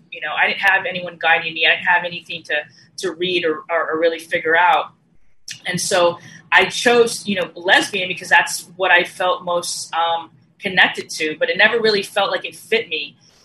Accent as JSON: {"language": "English", "town": "El Paso", "region": "Texas", "country": "United States", "tie": "born or raised there", "also_born_or_lived": "Austin", "said": "So I was born in El Paso, Texas."}